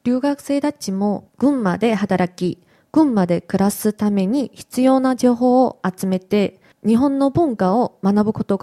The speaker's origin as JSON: {"language": "Japanese", "country": "South Korea", "second_language": "Japanese", "lives_now": "Japan", "said": "韓国から参りました。"}